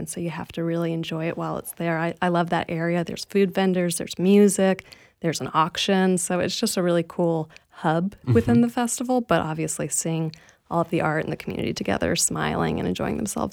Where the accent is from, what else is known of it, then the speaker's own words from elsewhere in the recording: Tallahassee, Florida, United States; I'm born and raised in Tallahassee. I was gone for about 10 years and I came back and I'm just so proud to be part of this community.